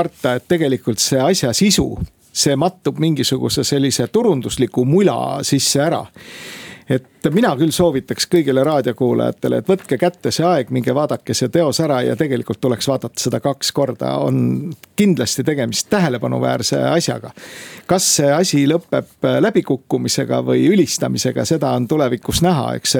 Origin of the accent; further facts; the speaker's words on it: Tartu, Tartu County, Estonia; Ka mina olen Tartust pärit.